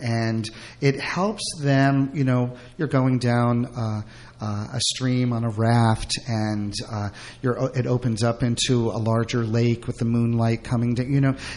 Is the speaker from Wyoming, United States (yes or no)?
no; Cokesbury, New Jersey, United States; born or raised there; also born or lived in Brooklyn